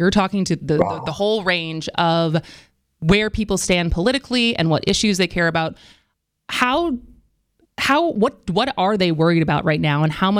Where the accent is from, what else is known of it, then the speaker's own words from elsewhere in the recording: Madison, Wisconsin, United States; now in Milwaukee, United States; And I think that's because I live in Milwaukee. I'm from Madison. I know kind of the bubble that I have grown up in and now live